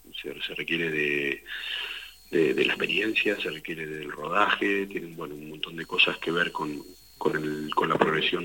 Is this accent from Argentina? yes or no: yes; Argentina; es normal que por cómo somos los argentinos solamente sirve ganar